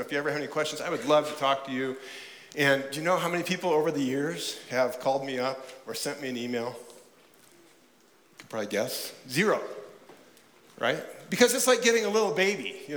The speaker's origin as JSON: {"language": "English", "town": "El Paso", "region": "Texas", "country": "United States", "said": "and I'm from El Paso"}